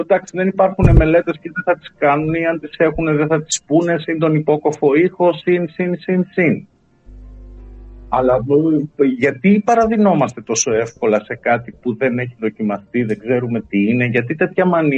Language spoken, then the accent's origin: Greek; Ptolemaida, Western Macedonia, Greece; εγώ είμαι από το Λεμαΐδα, ξέρω εγώ.